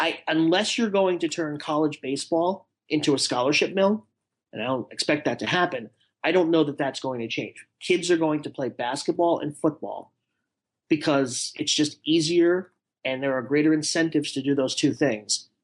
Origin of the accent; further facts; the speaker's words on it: New York, United States; I grew up in New York. It was always the AL standings were first and the AL East.